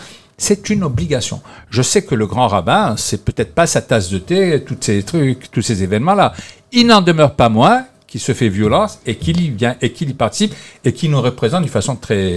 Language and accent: French; Sfax, Sfax Governorate, Tunisia; Moi, je ne suis pas de la capitale, comme dirait l'autre. Je suis d'un port de pêche. Je viens de Sfax.